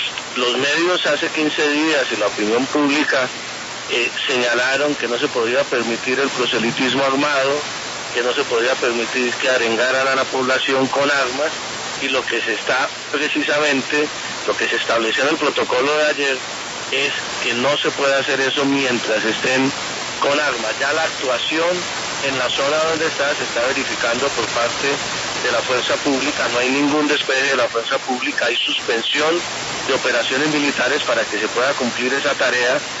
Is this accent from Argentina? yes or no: no; Colombia